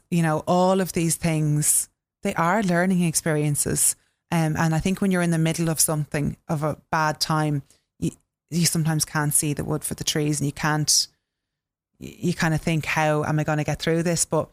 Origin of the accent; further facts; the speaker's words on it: Kildare, Leinster, Ireland; seeing as I'm from Kildare.